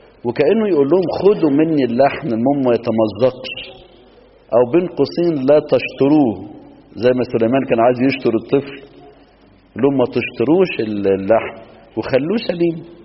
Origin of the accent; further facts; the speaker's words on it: Minya, Minya Governorate, Egypt; وبدأ يحصل عندنا في المنيا على الكورنيش